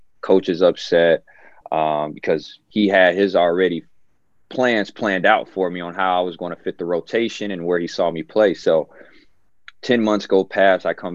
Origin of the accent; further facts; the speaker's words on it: Indiana, United States; And I'm from Indiana. Like, we breed basketball.